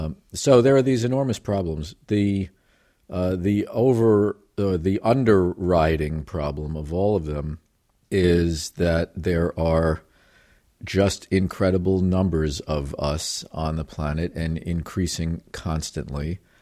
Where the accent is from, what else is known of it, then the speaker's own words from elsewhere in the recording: New York, United States; because I grew up around Long Island, and I have some perspective.